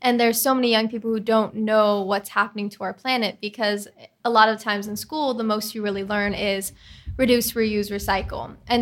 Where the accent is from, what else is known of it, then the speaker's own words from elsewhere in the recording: California, United States; that was my hometown. Everything that I loved was there. And so I started researching about wildfires, and I started to see the connection between climate change and California's wildfires.